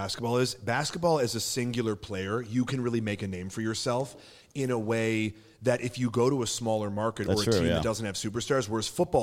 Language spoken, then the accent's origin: English; Chicago, Illinois, United States; whenever I say I'm from Chicago and I'm a Duke fan